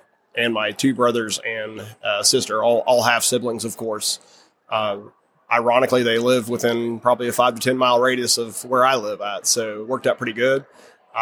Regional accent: Illinois, United States; Illinois, from Southern Illinois.

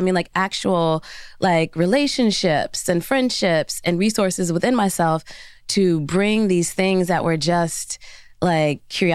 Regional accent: Cincinnati, Ohio, United States; What I will say is that I grew up in Cincinnati, Ohio, and we lived on, my parents just sold their house of 55 years.

